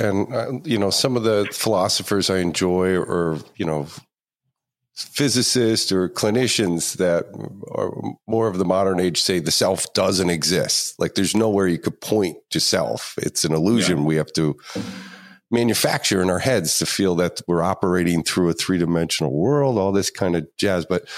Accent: Pennsylvania, United States; like you're in New England. I'm from Pennsylvania.

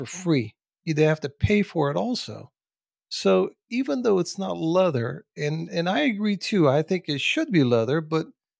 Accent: Bourj Hammoud, Mount Lebanon, Lebanon; That's where I was born and raised. I was born in Lebanon. My dad had a shop. He used to make shoes. I used to, you know, go watch him. And I remember that in Beirut, Burj Hamoud is the name of the town.

